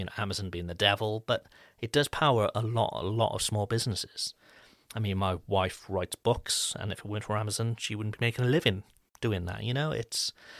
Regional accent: Wales, United Kingdom; now in France; So based here in France, but as you can probably gather, those listening, I'm not French. I'm from Wales in the UK.

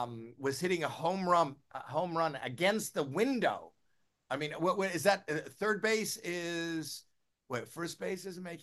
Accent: Canada; which was, on one hand, as a Canadian

